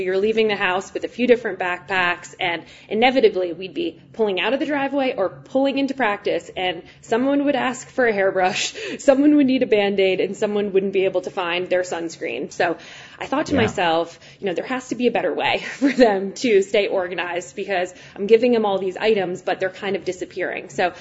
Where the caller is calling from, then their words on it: Long Island, New York, United States; I'm calling in from Long Island, New York